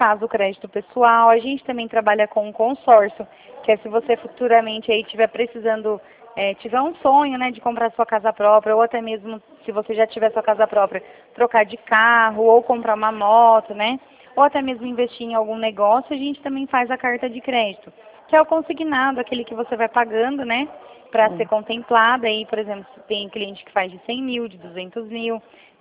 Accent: Rio Claro, São Paulo, Brazil; Que eu sou aqui de Rio Claro

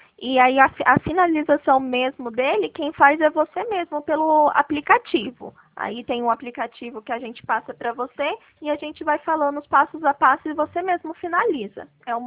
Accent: Pirassununga, São Paulo, Brazil; Eu sou de Pirassununga.

